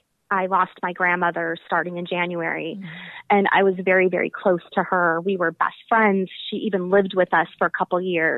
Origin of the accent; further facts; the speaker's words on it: Chicago, Illinois, United States; So, but I'm originally from Chicago.